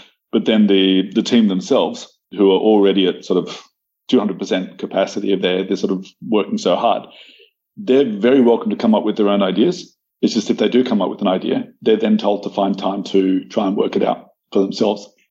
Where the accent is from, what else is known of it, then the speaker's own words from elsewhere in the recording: Australia; as an Australian